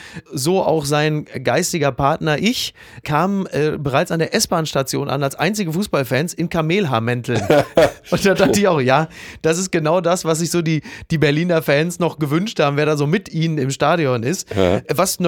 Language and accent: German; England, United Kingdom; German is a second language; Also als Engländer, als Brite sagt man, ja.